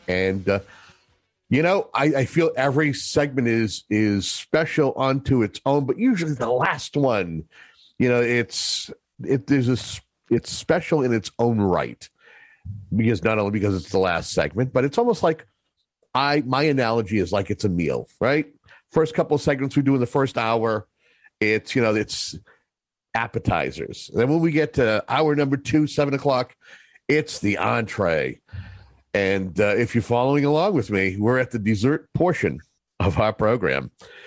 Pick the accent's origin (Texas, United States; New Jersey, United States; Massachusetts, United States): Massachusetts, United States; Brockton; When it comes to the city of Brockton, you know, my hometown, I mean, no longer reside there